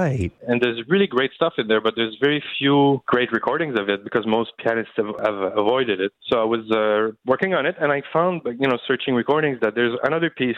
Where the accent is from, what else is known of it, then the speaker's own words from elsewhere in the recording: Joliet, Illinois, United States; He was from Romania, but was teaching in my hometown in Joliet.